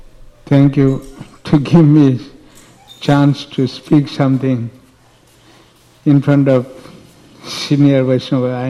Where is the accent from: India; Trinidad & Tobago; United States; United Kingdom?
India; accent: Bengali; English is a second language; Because I'm my accent, English accent in Bengali, Indian, so it is better for me.